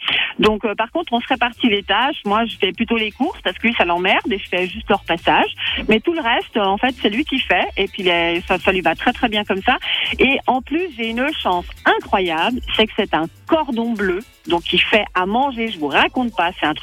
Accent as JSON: {"language": "French", "town": "La Chaux-de-Fonds", "region": "Neuchâtel", "country": "Switzerland", "tie": "born there", "said": "Mais je suis née à la Chaux-de-Fonds."}